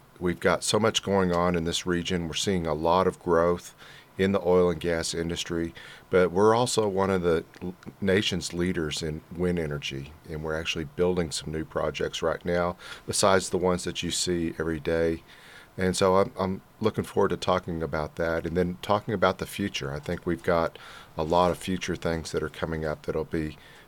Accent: Lubbock, Texas, United States; And I'm originally from Lubbock, so I've lived my whole life on the High Plains, and actually proud of it.

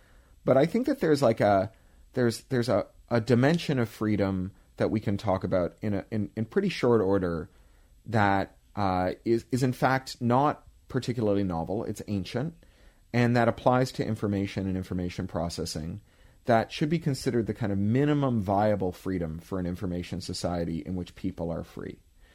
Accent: Northeast, United States; I grew up in the Northeast. I know exactly what I'm talking about.

